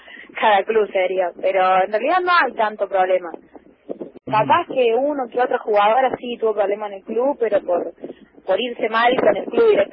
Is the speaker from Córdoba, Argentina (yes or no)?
yes; Córdoba, Argentina; Bien cordobesa, así es.